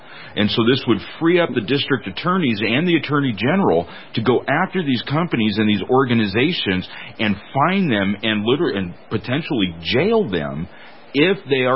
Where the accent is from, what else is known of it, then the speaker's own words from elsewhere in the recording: California, United States; I'm originally from California. I still feel a little bit responsible for some of the craziness that goes on there.